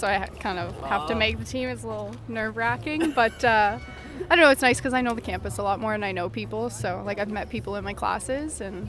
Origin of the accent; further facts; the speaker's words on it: Goderich, Ontario, Canada; Goderich, Ontario.